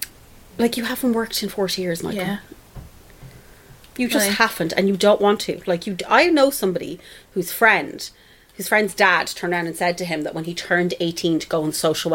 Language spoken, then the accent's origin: English; England, United Kingdom; I remember growing up in England. I remember being exactly like this in England.